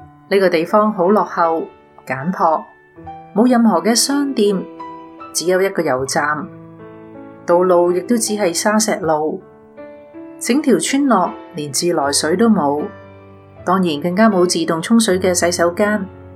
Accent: Hong Kong; moved away as an adult; now in Canada; 我是个土生土长的香港人，1990年下嫁瑞典籍的丈夫 Michael， 我们两个在香港认识、结婚、生仔，

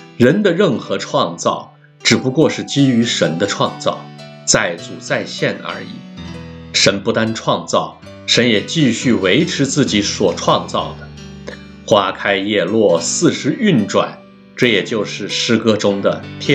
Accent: Hong Kong; 我生于香港，长于香港，这细小而奇妙的国际都会，

